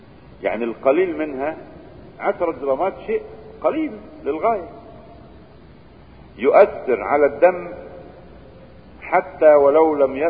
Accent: Egypt; تجد الظاهرة المنتشرة مثلا عندنا في مصر على سبيل المثال

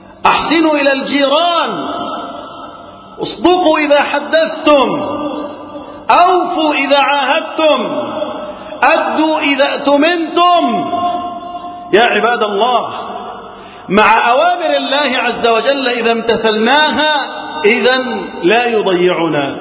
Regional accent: Egypt; بلدنا مصر

